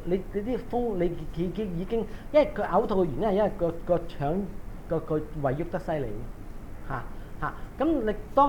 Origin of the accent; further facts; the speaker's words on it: Hong Kong; 好多時咧，我哋香港人咧嘅腸胃咧咁易有問題呢